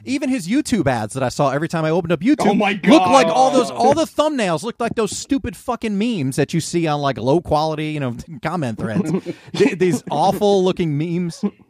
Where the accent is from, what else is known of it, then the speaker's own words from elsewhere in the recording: United States; I'm just saying I'm a voter. I'm an American.